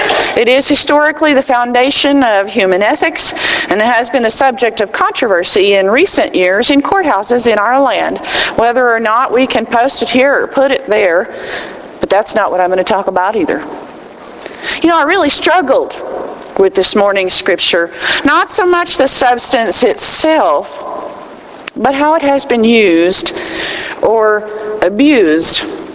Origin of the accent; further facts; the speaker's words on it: Texas, United States; as a Texan born and raised who was exiled for a while but came back, I miss the Southwest Conference.